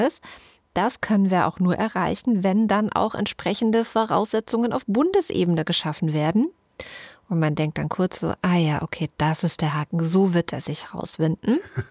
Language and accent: German; Berlin, Germany; Und das finde ich als Berlinerin schon den puren Wahnsinn.